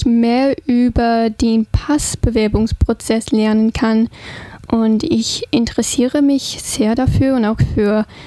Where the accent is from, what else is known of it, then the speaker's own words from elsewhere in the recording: Brisbane, Queensland, Australia; German is a second language; Ich komme aus Brisbane. Ich bin Uni-Studentin. Ich lerne Deutsch und Kriminologie